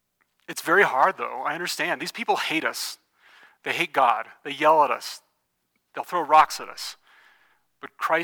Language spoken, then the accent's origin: English; United States; I share your history too. I'm an American.